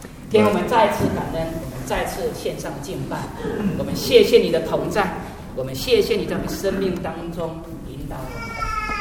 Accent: southern China, China; accent: southern Chinese; 我的口音哈，南方口音不是太准，对不对？

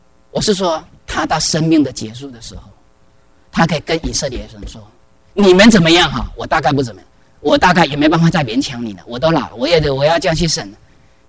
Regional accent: China; moved away; 我们中国人，我们常常就是说，我们特别好，就是说我们从大陆出来的老上一代的话，他们都很看重工作，对不对啊？我们也在那个环境当中长大

